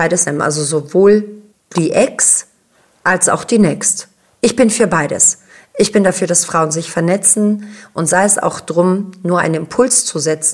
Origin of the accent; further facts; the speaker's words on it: Greece; also ich bin ja Griechin